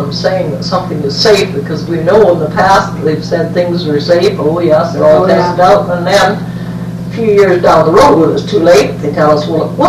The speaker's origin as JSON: {"language": "English", "region": "North West England", "country": "United Kingdom", "said": "I come from the Lakes District, so when I go down back there, what are these big hills?"}